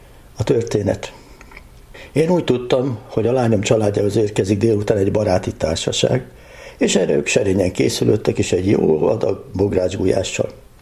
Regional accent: Budapest, Hungary; Budapestiként én is a Szent Mihály Makörhöz tartozom.

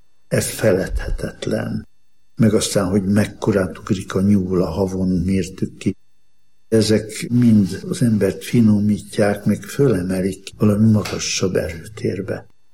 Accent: Almásfüzítő, Komárom-Esztergom, Hungary; A Dunaparton születtem almásfüzítőn, és akkor az még gyönyörű volt a környéke, környezete.

